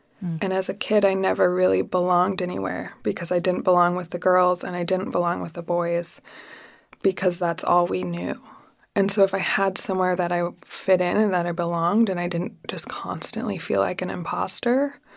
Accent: Utah, United States; born or raised there

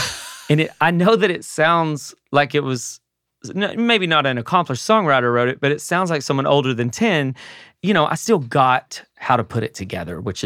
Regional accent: Mineral Wells, Texas, United States; My grandmother and my mother owned a clothing store in my hometown of Mineral Wells, Texas

